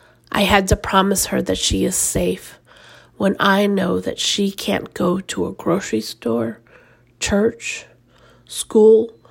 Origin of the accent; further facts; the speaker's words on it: Texas, United States; I'm a Texan and a Latinx immigrant mama.